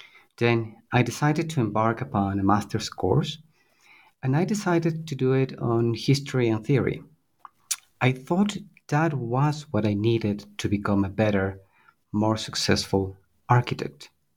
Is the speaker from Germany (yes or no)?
no; Quito, Pichincha, Ecuador; I was born and raised in Quito. It is where I did my degree in architecture at Universidad San Francisco de Quito, where I now teach history and theory of architecture as an assistant professor.